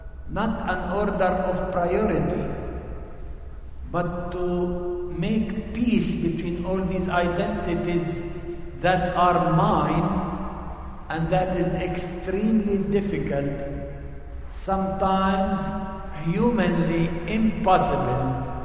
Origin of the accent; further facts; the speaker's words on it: Palestine; first language Arabic; English is a second language; Well, I am a Palestinian. I'm a very proud Palestinian. I'm a Palestinian Arab. My mother language is Arabic. It's with this language that I was brought up. And I am a Palestinian Arab Christian.